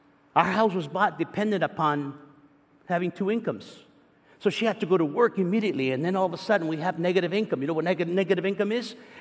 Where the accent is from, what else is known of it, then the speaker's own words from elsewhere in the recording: East Los Angeles, California, United States; I'm from East Los Angeles and proud of it.